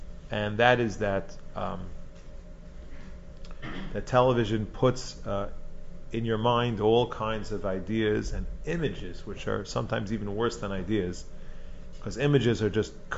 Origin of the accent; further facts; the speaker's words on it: Teaneck, New Jersey, United States; By the way, I grew up in Teaneck, New Jersey, and I actually had like the worst babysitting job in the entire Teaneck when I was growing up